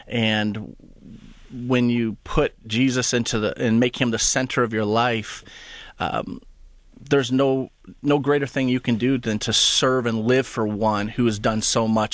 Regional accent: Illinois, United States; I hear that even to this day when I go back to Illinois and visit my hometown, people go, "You're a pastor?"

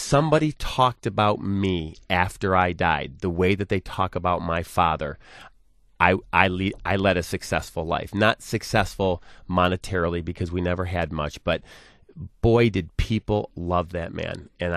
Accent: Livonia, Michigan, United States; You know, I grew up in Livonia

